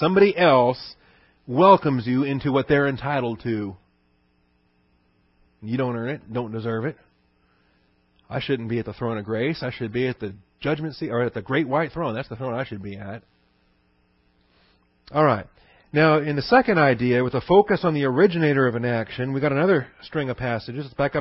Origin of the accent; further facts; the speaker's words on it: Seattle, Washington, United States; moved away; Because I was from out of state. I had nothing in Texas. I was from Seattle, Washington.